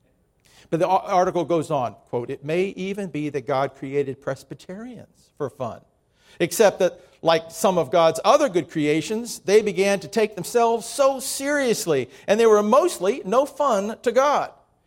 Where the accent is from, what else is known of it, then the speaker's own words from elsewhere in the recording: Miami, Florida, United States; I grew up in Miami, and but no air conditioning.